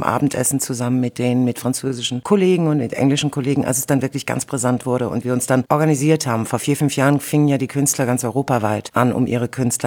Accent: Germany; also born or lived in Soviet Union; Ich bin in der UdSSR geboren, mit meiner Familie hierher gekommen. Wir sind Russlanddeutsche

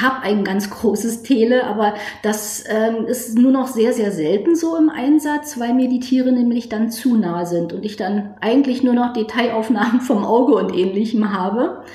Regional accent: Berlin, Germany; bin 50 Jahre alt. Ich komme aus Berlin

